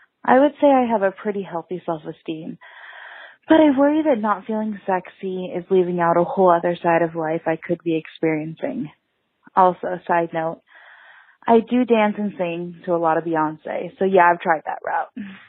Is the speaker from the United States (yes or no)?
yes; Seattle, Washington, United States; I'm 28. I'm from Seattle. I'm single.